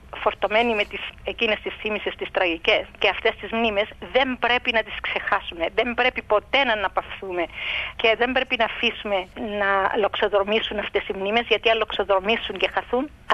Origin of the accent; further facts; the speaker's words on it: Limassol, Limassol District, Cyprus; moved away as an adult; now in Australia; Είμαι από τη, γεννήθηκα και μεγάλωσα στη Λεμεσό, ναι.